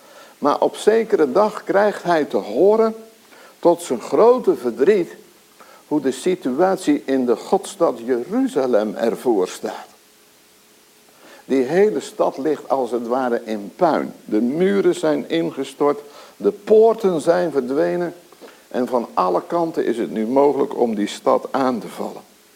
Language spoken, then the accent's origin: Dutch; Nunspeet, Gelderland, Netherlands; now in Woudenberg, Netherlands; Ik ben oorspronkelijk afkomstig uit Nunspeet. Woon sinds 2012 in het mooie Woudenberg, hier niet zo ver vandaan.